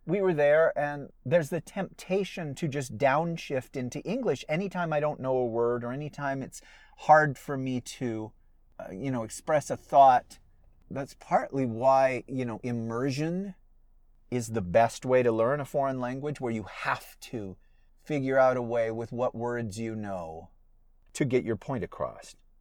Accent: United States; English is a second language; I am a gringo. You know, I am an American. I have an excuse for speaking it so badly.

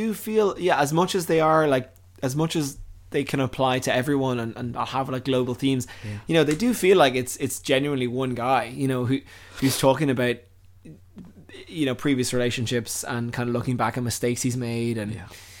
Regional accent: Ireland; We're all Irish citizens.

